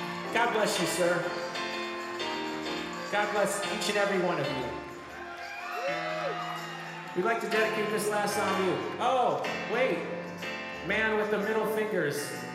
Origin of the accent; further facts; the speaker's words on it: Chicago, Illinois, United States; No, we're not from Iowa, we're from Chicago. We're more known for our beef.